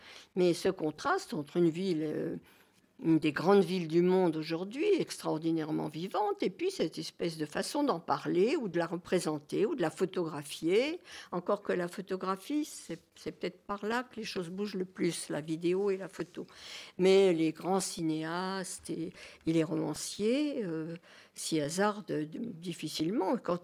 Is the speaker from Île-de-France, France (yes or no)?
yes; Paris, Île-de-France, France; depuis mon enfance, dans Paris, en montrant, bon, nous on a été éjectés complètement de l'îlot insalubre numéro 7, relogés dans des HLM